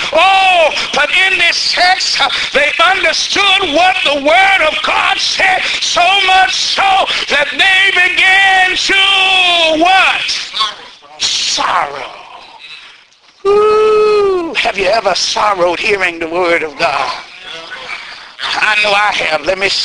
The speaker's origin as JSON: {"language": "English", "town": "Pauls Valley", "region": "Oklahoma", "country": "United States", "tie": "born or raised there", "said": "I have a murder for my hometown, Paul's Valley. I'm from Oklahoma City."}